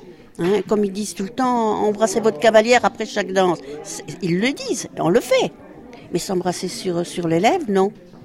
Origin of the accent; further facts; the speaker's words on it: Saint-Dizier, Grand Est, France; Rarement, sauf que comme je suis de Saint-Dizier